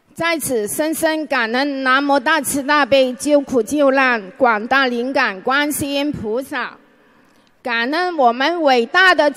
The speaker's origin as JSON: {"language": "Chinese", "country": "Hong Kong", "said": "本人来自香港的同修"}